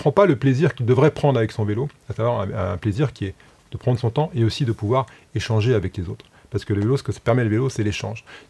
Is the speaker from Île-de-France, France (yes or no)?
yes; Colombes, Île-de-France, France; Moi, je viens de Colombes, et on a énormément de personnes qui se déplacent aujourd'hui à vélo en couronne